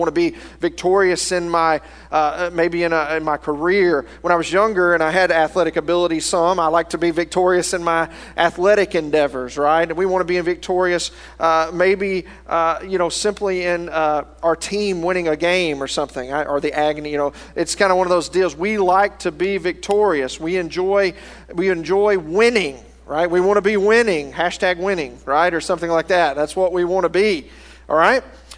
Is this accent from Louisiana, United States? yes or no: yes; Louisiana, United States; I grew up in North Louisiana. So you pointed over toward Shreveport